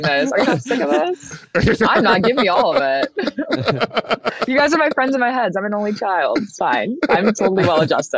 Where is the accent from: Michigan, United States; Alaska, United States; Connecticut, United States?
Michigan, United States; I'm from Michigan. I said, that's me. She's me. It's giving Detroiter.